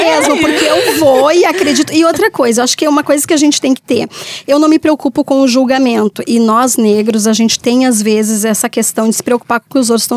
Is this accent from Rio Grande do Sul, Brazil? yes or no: yes; São Sebastião do Caí, Rio Grande do Sul, Brazil; E me criei numa cidade também de origem alemã, me criei em São Sebastião do Caí e frequentava todos os lugares com todo mundo. E de família pobre